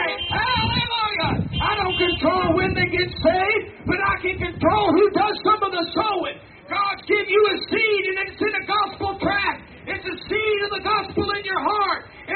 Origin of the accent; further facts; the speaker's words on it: LaGrange, United States; I have another relative that's the chief of police in the city of LaGrange, my hometown.